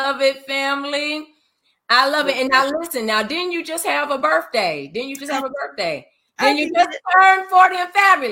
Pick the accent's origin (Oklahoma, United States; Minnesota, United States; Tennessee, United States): Tennessee, United States; Nashville; now in Memphis, United States; I am not a native Memphian. I was born in Memphis, raised in Nashville, came back to Memphis after I got married for 13 years.